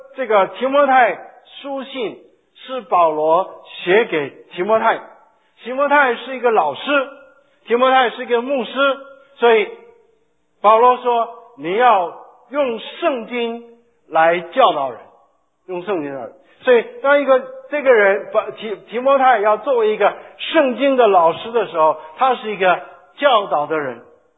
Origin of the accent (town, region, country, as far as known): China